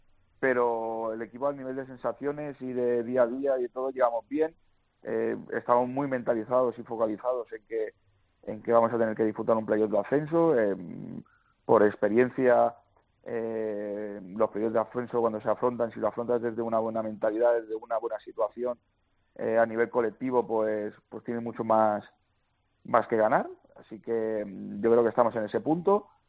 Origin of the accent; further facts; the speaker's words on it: Barcelona, Catalonia, Spain; como soy de Barcelona